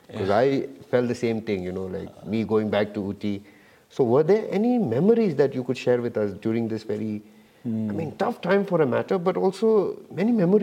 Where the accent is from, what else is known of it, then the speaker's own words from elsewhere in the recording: Ooty, Tamil Nadu, India; I'm someone born and brought up in Ooty, Tamil Nadu. So when I say I'm from Ooty, Tamil Nadu, people are like, what?